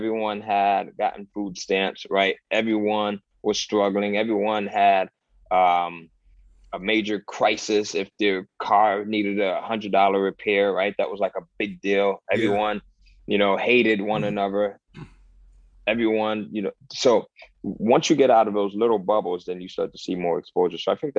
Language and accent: English; Bridgeport, Connecticut, United States; the most dangerous environment when I was growing up in Bridgeport was being on my side of town.